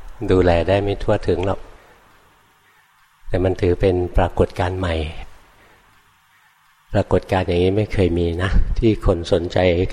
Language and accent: Thai; Bangkok, Thailand; หลวงพ่ออยู่ในกรุงเทพนะเกิดในกรุงเทพนะโตในกรุงเทพเรียนหนังสือในกรุงเทพทำงานในกรุงเทพ